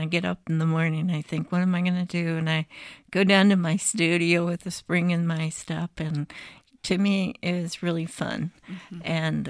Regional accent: Bettendorf, Iowa, United States; Yes, this is my hometown. I'm a graduate of Bettendorf High School, and it's where my family is

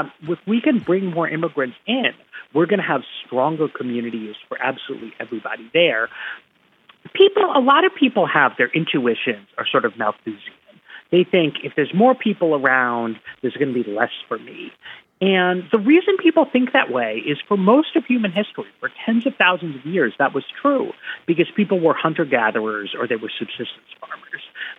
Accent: New York, United States; now in Washington, United States; So I live in Washington, D.C. I went to college in Boston. I grew up in New York.

